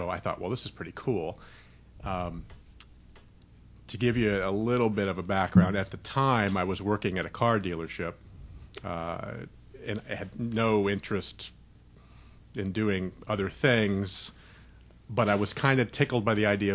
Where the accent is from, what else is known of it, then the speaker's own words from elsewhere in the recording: Midwest, United States; I grew up in the Midwest. I played the probably typical Midwest summer and spring sports, softball, football, things like that.